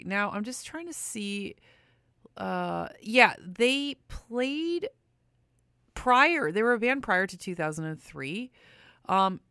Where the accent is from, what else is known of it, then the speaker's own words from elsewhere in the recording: Windsor, Ontario, Canada; They had actually lived in my hometown of Windsor, Ontario, as well, up until recently.